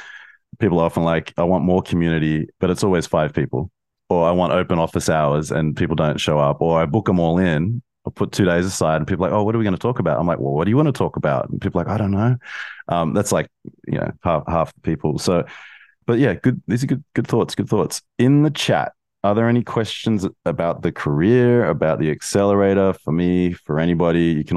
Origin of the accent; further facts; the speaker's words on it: Australia; I'm Australian.